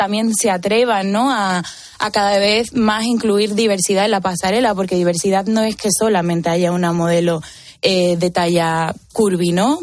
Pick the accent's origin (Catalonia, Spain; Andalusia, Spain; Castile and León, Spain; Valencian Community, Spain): Andalusia, Spain; Los Palacios; yo vengo al final de Los Palacios, de un pueblo de Sevilla